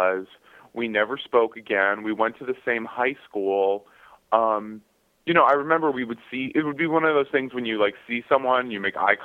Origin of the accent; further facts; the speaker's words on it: Wheeling, West Virginia, United States; moved away; I'm from Wheeling. I lived there 10 years ago.